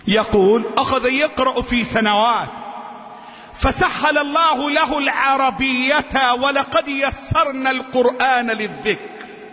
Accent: Egypt; اللهم احفظ بلدنا مصر

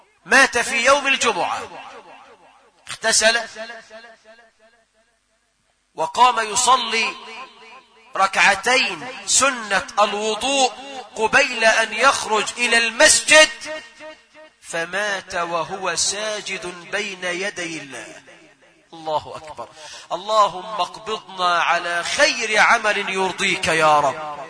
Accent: Egypt; اجعل بلدنا مصر خير البلاد، واجعل أهلها خير العباد

